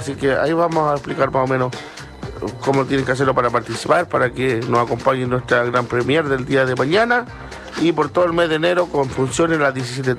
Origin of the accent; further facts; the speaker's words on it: Talca, Maule, Chile; Ah, soy de Talca.